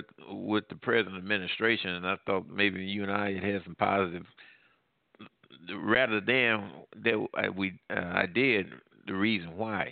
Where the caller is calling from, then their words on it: Louisiana, United States; I'm calling from Louisiana.